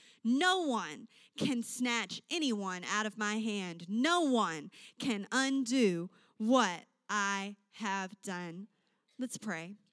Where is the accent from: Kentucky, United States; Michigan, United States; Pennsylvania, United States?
Michigan, United States; I am from Michigan. We have high outer walls.